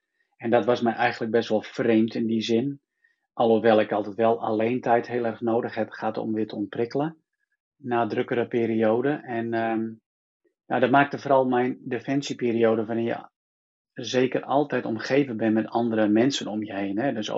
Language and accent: Dutch; South Africa; En ben uiteindelijk weer teruggegaan naar Zuid-Afrika, waar we vandaan komen. Waar ik geboren ben.